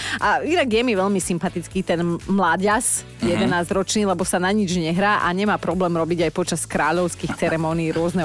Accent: Borovce, Trnava Region, Slovakia; však u nás v Borovciach na zábave hoci, kedy to bolo moderné, hej.

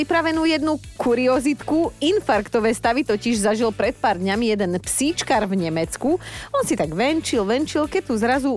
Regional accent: Borovce, Trnava Region, Slovakia; jak u nás v Borovciach, keď som ja prišla prvýkrát na zabavu

